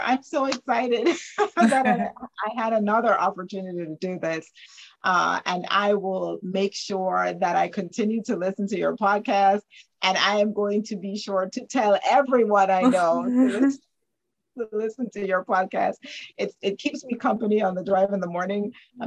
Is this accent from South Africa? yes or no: no; Jamaica; I was born and raised in Jamaica, so I went to school in Jamaica. So I attended Arden High School